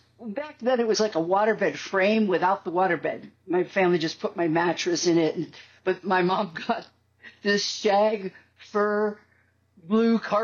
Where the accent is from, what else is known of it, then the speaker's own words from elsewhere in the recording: Chicago, Illinois, United States; I've been fascinated with sports since I was a little girl growing up in Chicago. Everybody's into sports in Chicago, you know